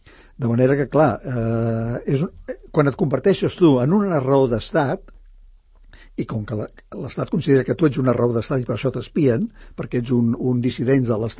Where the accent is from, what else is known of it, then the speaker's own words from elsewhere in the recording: Sant Cugat, Catalonia, Spain; Ara, home, soc de Sant Cugat i, per tant, clar, que em fa il·lusió que es representi a Sant Cugat